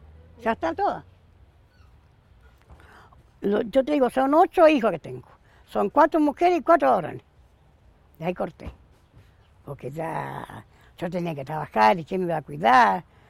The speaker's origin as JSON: {"language": "Spanish", "town": "Paraná", "region": "Entre Ríos", "country": "Argentina", "said": "Y yo vine acá de Paraná, vine y anduve por todos lados. Y con mi marido, vivíamos en Zárate, Campana, todos los barrios."}